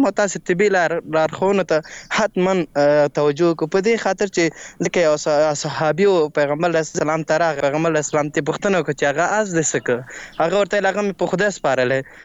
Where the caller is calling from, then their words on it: Laghman, Afghanistan; اړیکه مې لغمان څخه نیولې ده.